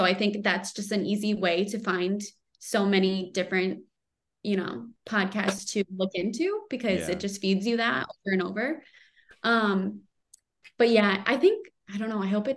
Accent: Potsdam, New York, United States; now in Watertown, United States; So I'm from Potsdam, New York. I'm from an hour north of Watertown where I live now.

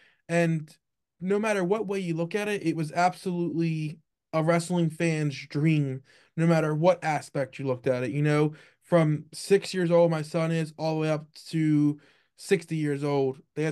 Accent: Philadelphia, Pennsylvania, United States; Yeah, born and raised in Philadelphia my whole life.

